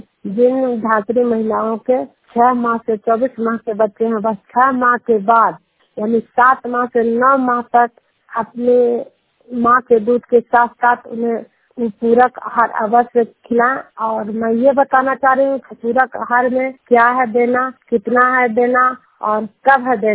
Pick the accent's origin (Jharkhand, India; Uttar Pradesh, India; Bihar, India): Bihar, India; मैं नालंदा जिला गाँव की निवासी हूँ